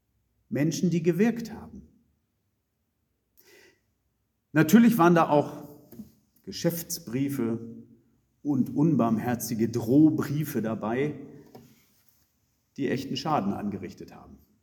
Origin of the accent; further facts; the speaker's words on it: Uelzen, Lower Saxony, Germany; Ich sehe mich noch in Uelzen auf der Empore meiner Heimatgemeinde im Chor stehen, als relativ junger Mensch.